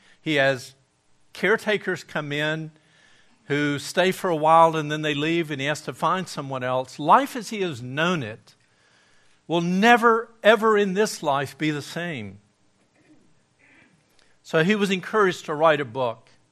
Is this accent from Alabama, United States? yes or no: yes; Gadsden, Alabama, United States; on top of a mountain outside of my hometown of Gadsden, Alabama